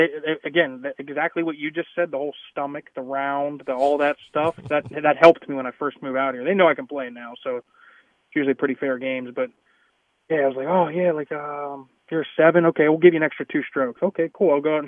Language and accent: English; Pittsburgh, Pennsylvania, United States; especially us growing up in Pittsburgh, even Indianapolis, very similar weather, right?